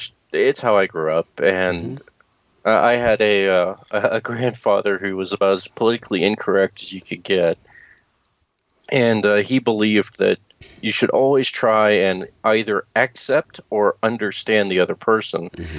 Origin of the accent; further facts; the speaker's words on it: the South, United States; growing up in the South, I encountered quite a bit.